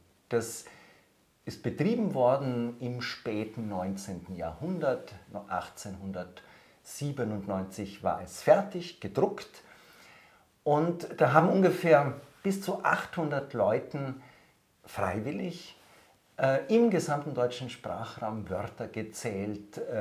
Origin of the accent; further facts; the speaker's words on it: Prad am Stilfser Joch, Trentino-Alto Adige, Italy; Ich bin aufgewachsen in Prad am Stülzer Joch im Finchgau, habe dort die Kindheit und Jugendzeit verbracht, die Grundschule, die Mittelschule. Das war eine schöne Zeit, einfach so in einem Südtiroler Dorf, wie man sich das so vorstellt, also ein sehr, sehr ländliches Dorf